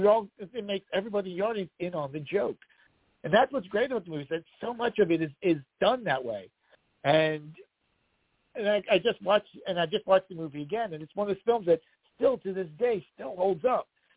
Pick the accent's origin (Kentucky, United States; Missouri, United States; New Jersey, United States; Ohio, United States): New Jersey, United States; East Brunswick; When I grew up in East Brunswick, in New Jersey, I went to a predominantly Jewish school.